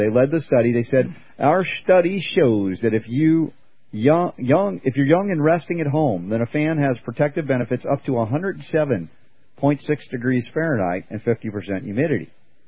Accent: New York, United States; also born or lived in Georgia; I grew up in New York and Georgia as well, and you know, so we had our cold winters

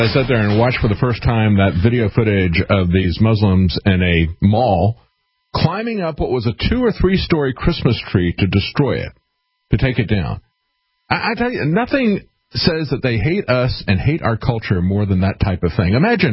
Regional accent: Tampa, Florida, United States; I grew up in Tampa.

